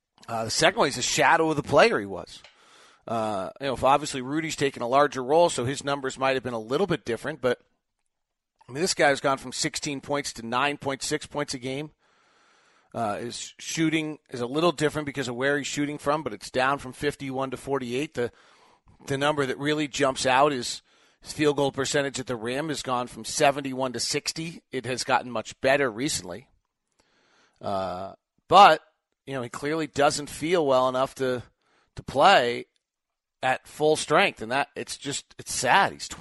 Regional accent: Santa Cruz, California, United States; I've never lived in Utah. I grew up in the Bay Area in Santa Cruz, California.

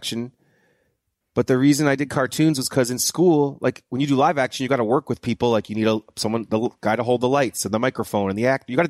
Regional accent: New Hampshire, United States; it was a bit of a culture shock for me because I'm from New Hampshire.

